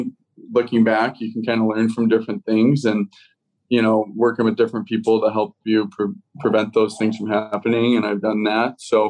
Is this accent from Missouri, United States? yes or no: no; Port Huron, Michigan, United States; I mean, like growing up in Port Huron, that was a special